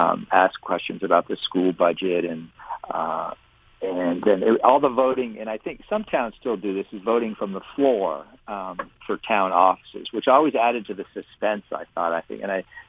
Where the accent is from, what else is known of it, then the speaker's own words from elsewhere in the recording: West Windsor, Vermont, United States; It's something I remember since I was a kid, growing up in West Windsor, Vermont, you know, small town Vermont, where town meeting was a day off from school